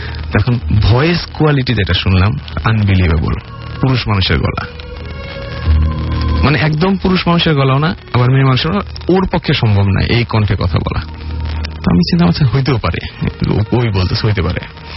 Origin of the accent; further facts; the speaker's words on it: Pabna, Rajshahi Division, Bangladesh; আমার দেশের বাড়ি হচ্ছে পাবনা, তো আমাদের একটা আম গাছ ছিল বড় বাড়ির সামনে।